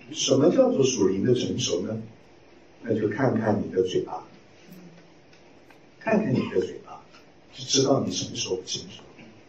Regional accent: China; 我们中国人呢，很懂得怎么给自己的缺点找借口。

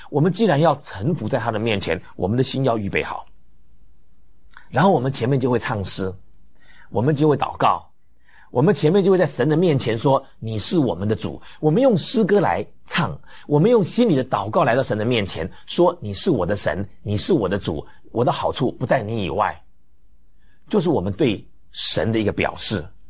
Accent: China; 我们中国人很容易明白的，朝见神就是朝见王的意思。

